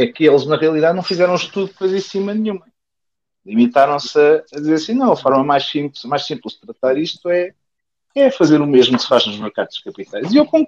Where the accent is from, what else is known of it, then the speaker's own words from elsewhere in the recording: Portugal; isto é o que nós andamos a pagar enquanto portugueses.